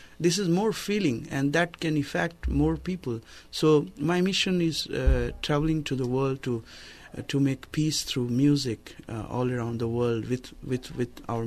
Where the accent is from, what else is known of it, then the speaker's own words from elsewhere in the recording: India; I come out from India, and I'm traveling all around the world.